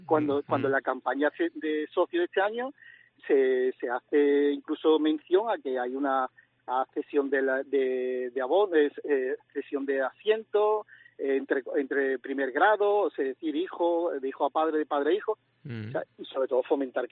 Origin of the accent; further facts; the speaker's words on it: Cádiz, Andalusia, Spain; now in Jerez, Spain; Desde el último año que ya volví a trabajar aquí a la provincia de Cádiz. Yo resido en Jerez, pero soy de Cádiz, del barrio de Loreto, cadista.